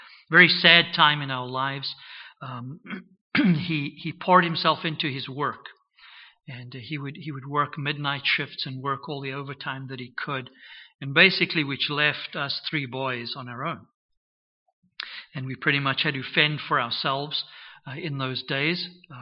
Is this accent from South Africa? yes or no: yes; South Africa; born there; I was born in South Africa. I was not born into a situation where there was a lot of religious influence, certainly not Christian influence in my early life.